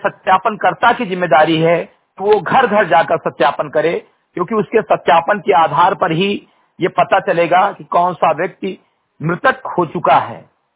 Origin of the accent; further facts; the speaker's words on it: Bahraich, Uttar Pradesh, India; ग्राम सभा समरीगटई विकासखंड मैनपुरवा जनपद बहराइच का मूल निवासी हूं